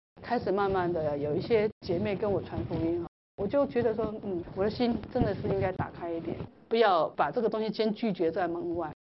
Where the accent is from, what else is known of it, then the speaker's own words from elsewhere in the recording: Taiwan; 我说那这是我们台湾人都是就是这样子被教导啊